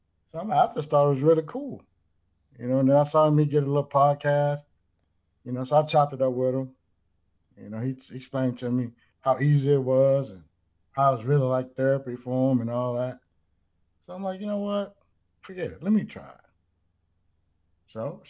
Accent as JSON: {"language": "English", "town": "Houston", "region": "Texas", "country": "United States", "said": "I'm from Houston, H-Town, Fifth Ward, Texas."}